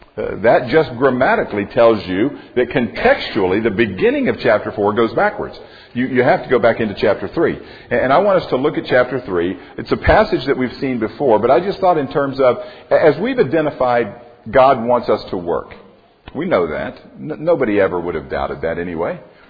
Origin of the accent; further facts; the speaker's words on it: Florida, United States; Growing up in Florida, one of the things that was interesting is, you know, depending on where you grow up, you see things that people in other parts of the world don't necessarily see.